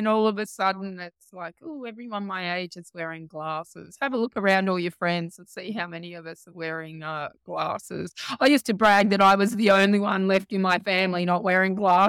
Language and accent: English; Geelong, Victoria, Australia; I'm from Geelong, Victoria.